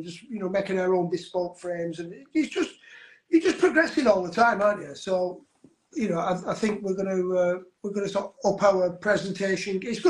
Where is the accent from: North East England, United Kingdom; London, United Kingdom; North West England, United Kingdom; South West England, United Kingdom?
North West England, United Kingdom; Wigan; because I'm from Wigan, I'm not from Manchester, I'm from Wigan, which is only 18 miles away, but it's not Manchester